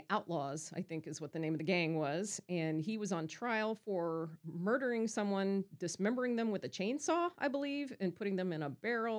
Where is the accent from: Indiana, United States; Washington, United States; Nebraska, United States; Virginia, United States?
Indiana, United States; Evansville; The southeast side, actually real close to Nativity Catholic Church. We lived next door to the rectory, as a matter of fact.